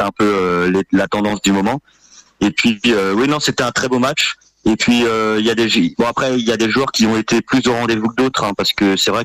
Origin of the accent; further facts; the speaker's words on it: Marseille, Provence-Alpes-Côte d'Azur, France; même si je suis Marseillais